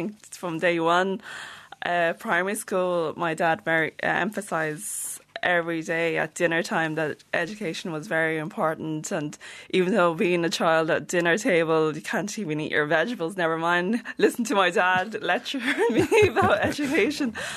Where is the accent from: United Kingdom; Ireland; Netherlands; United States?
Ireland; Sligo, Connacht; Well, I was born in Sligo, so obviously Sligo being still the countryside, we were one of the families who are foreign, I guess, and there was not many foreigners there in Sligo